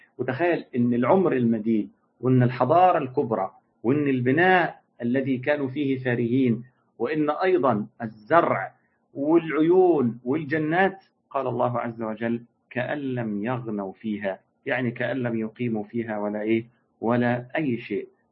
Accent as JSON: {"language": "Arabic", "country": "Egypt", "said": "يعني عندنا في مصر المعابد الفرعونية"}